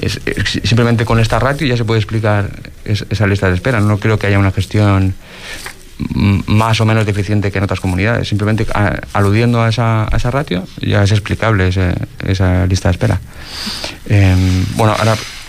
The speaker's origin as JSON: {"language": "Spanish", "region": "Catalonia", "country": "Spain", "lives_now": "Fuerteventura, Spain", "said": "en Cataluña se está, por ejemplo, que es de donde vengo yo"}